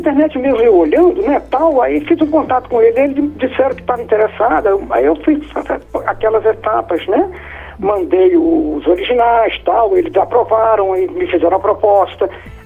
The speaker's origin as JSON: {"language": "Portuguese", "region": "Piauí", "country": "Brazil", "lives_now": "Brasília, Brazil", "said": "Ainda é o Nordeste, eu sou nordestino, nasci no Piauí, né?"}